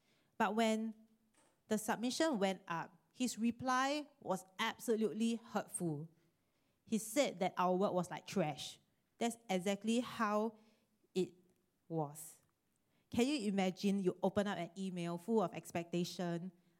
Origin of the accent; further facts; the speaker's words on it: Singapore; Okay, but I'm a Singaporean.